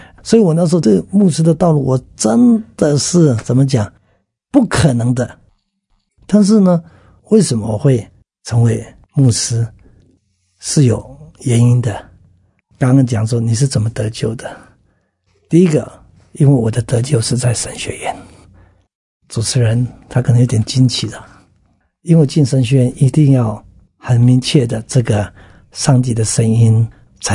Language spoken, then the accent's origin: Chinese; Datong, Yilan County, Taiwan; born there; 我在小的时候，我出生在宜兰的大同乡